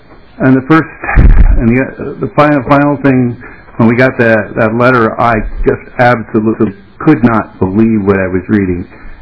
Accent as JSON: {"language": "English", "town": "St. Paul", "region": "Minnesota", "country": "United States", "said": "I'm actually from St. Paul."}